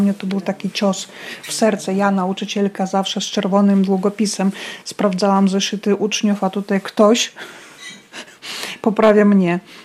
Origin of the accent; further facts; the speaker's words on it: Belarus; now in Poland; Tutaj urodziła się moja mama. Także ja jestem stąd. I nie stąd. Przyjechałam z Puszczy Białowieskiej tylko po drugiej stronie granicy, więc ja jestem takim człowiekiem tutejszym, swoim, swoim tam, swoim tu. Tam mam rodziców, tutaj mam dzieci.